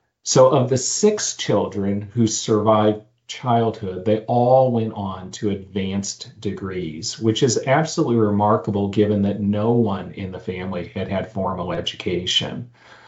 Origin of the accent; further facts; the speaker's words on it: Missouri, United States; that I would go to a small community, probably a rural community, like the one I grew up in Missouri.